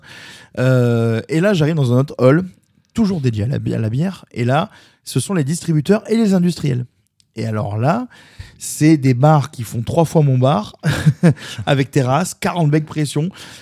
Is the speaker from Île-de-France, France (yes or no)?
no; Marseille, Provence-Alpes-Côte d'Azur, France; chez nous à Marseille